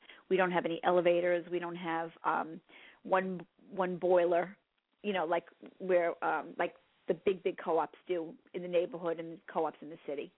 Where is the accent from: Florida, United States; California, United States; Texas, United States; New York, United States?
New York, United States; Dyker Heights; Okay, I was born and raised in Dyker Heights and moved to Bay Ridge 19 years ago